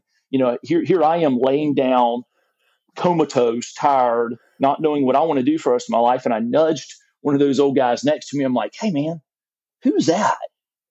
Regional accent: Jacksonville, Florida, United States; I'm from North Florida, grew up in Jacksonville, the greater Jacksonville area, south of Jacksonville for the most part.

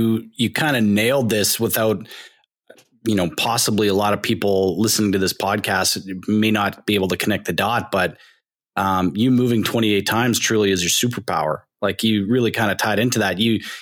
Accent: Canada; I've only moved a couple of times in my life, and, you know, I'm Canadian.

